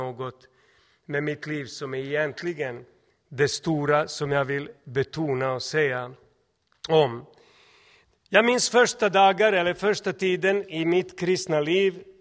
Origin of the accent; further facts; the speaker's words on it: Serbia; now in Sweden; Jag hade ingenting i stort sett i livet då. Jag hade en liten väska när jag kom från Serbien.